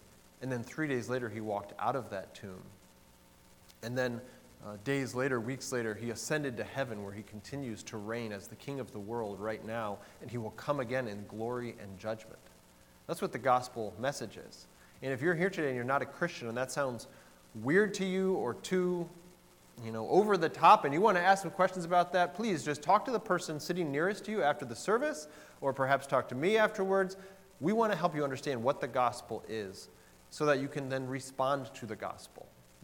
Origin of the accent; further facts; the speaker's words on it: Bolingbrook, Illinois, United States; as I was growing up in Bolingbrook and in churches in that area